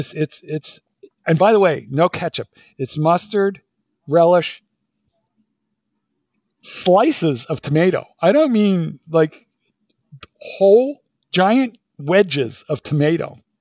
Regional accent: Philadelphia, Pennsylvania, United States; born there; It's not the same as the Philadelphia cheesesteak, and I'm a Philadelphian by birth, so I would know the difference.

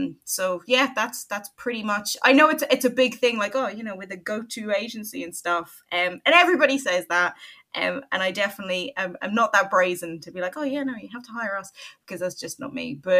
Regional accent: Cambridge, East of England, United Kingdom; now in Ireland; It is Ireland after all. But originally from Cambridge, despite what my accent may may say.

